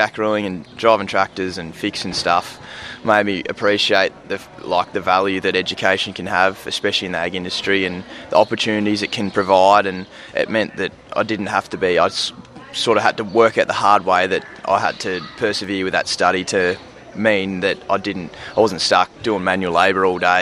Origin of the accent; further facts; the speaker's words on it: Longford, Tasmania, Australia; now in Launceston, Australia; I'm originally from Longford, Tassie. I now live in Launceston with my family.